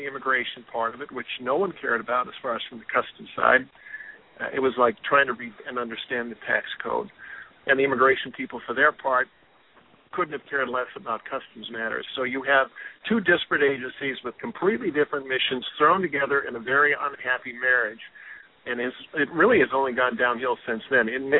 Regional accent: International Falls, Minnesota, United States; moved away as an adult; also born or lived in North Dakota / St. Louis; I grew up on the Canadian border, worked at the port of entry there, International Falls, and then came on after college and moved a couple of times from Minnesota to North Dakota, another hot spot, and then down to St. Louis

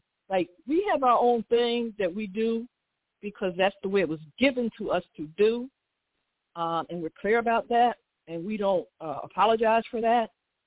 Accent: Philadelphia, Pennsylvania, United States; I'm from Philly, straight up.

